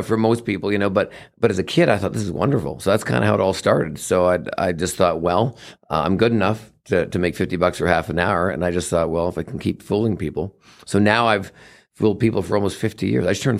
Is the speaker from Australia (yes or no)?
no; Vancouver, British Columbia, Canada; now in United States; I'm from Vancouver, Canada originally, so I'm Canadian. I've been in the States now about 35 years